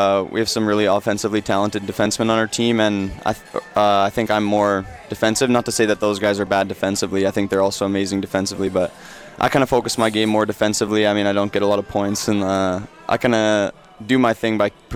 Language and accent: English; Edmonton, Alberta, Canada; also born or lived in Manitoba; I was from Edmonton originally. Then I played junior hockey in Manitoba there.